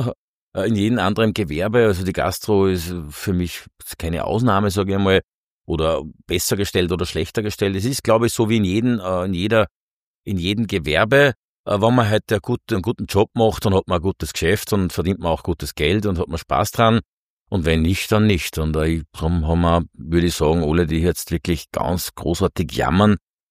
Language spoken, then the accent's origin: German; St. Oswald bei Freistadt, Upper Austria, Austria; Mehr Oberösterreich geht fast nicht. Ich komme aus dem Mühlviertel und ja, aus dem Bezirk Freistadt, aus dem herrlichen St. Oswald bei Freistadt.